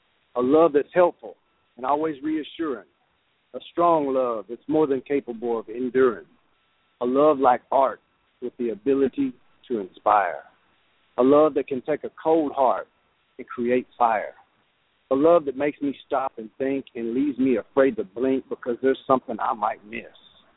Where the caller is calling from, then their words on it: Arkansas, United States; calling from...